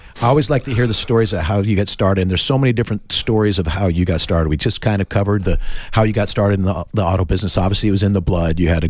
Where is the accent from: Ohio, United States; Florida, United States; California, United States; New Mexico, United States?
California, United States; Whittier; Yeah, I grew up in Whittier, California at the time. So back in 67, when Reagan was elected the first time, I was only 5 years old.